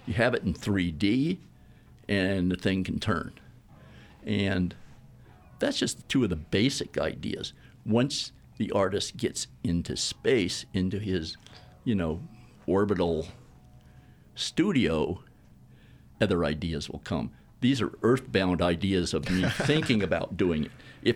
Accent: the South, United States; I was raised in the South, so I never expected to see that happen.

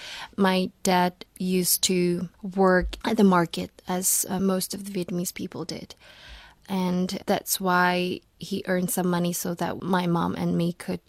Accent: Czechia; I grew up in the Czech family. I lived in the Czech family for 7 years, and it was a very nice time when I had a very nice Czech childhood. But on the other hand, my parents didn't expect me to forget my Vietnamese roots that quickly.

